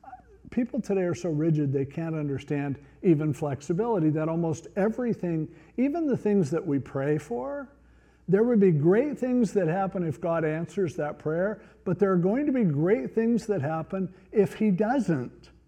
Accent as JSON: {"language": "English", "country": "United States", "said": "And so as an American, I always try to vote for the way things I think is best for the country."}